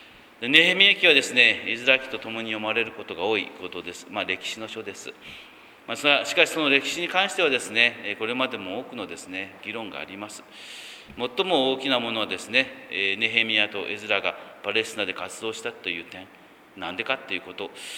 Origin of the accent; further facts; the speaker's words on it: Kumamoto, Japan; born there; 私は熊本で生まれてですね、そんなに北の方に行っておりませんが